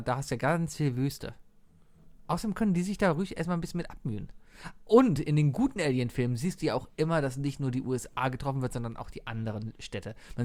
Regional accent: Germany; Ich bin, als Deutscher bin ich stolz darauf, in der EU zu sein.

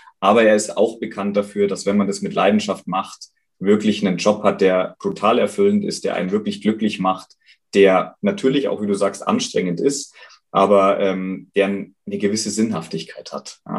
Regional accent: Ebersberg, Bavaria, Germany; unsere Gesellschaft hier in Deutschland, in Bayern, bei uns in Ebersberg

